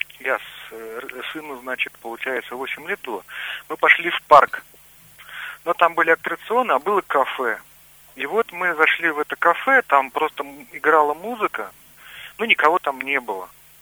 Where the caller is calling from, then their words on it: Ulan-Ude, Buryatia, Russia; я из Улан-Удэ.